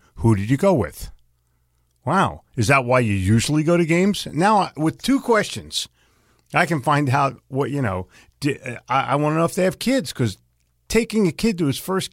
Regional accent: Philadelphia, Pennsylvania, United States; And I'm from Philadelphia myself, so I deserve heckling, but we expect it, so it's no problem.

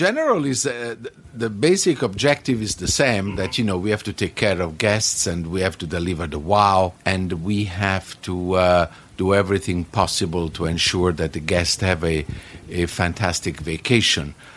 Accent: Naples, Campania, Italy; Well, I'm from Naples in Italy, and I am a hotel director.

